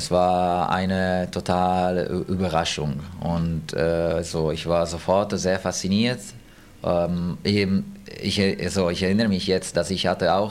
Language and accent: German; Turin, Piedmont, Italy; now in Berlin, Germany; ich komme aus Torino, Italien.